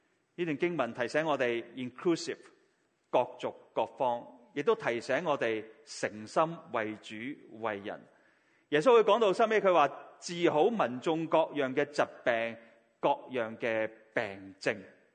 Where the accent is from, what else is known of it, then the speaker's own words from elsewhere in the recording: Guangdong, China; 我们广东人都很明白这三个字为什么